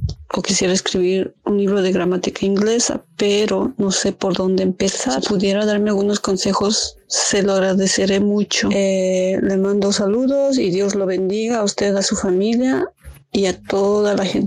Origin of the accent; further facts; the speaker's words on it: Bolivia; now in Dublin, Ireland; Soy boliviana, pero actualmente estoy en Dublín, Irlanda.